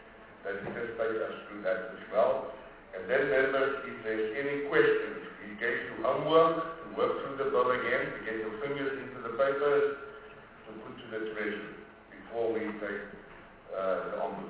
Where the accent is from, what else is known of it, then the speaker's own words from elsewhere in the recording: Northern Cape, South Africa; I'm from the Northern Cape.